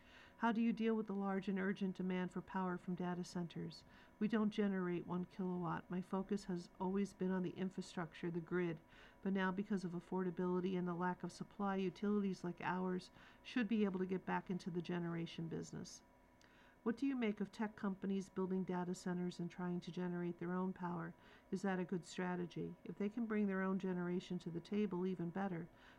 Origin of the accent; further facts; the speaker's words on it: St. Louis, Missouri, United States; Growing up in St. Louis was wonderful. Mom and Dad divorced early, and my dad moved to Springfield, Illinois, where I would spend summers.